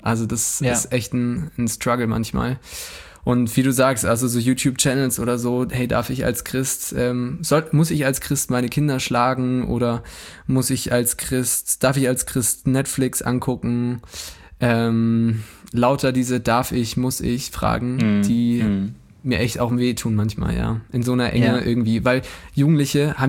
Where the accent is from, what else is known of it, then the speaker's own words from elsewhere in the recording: Germany; wir sind Deutsche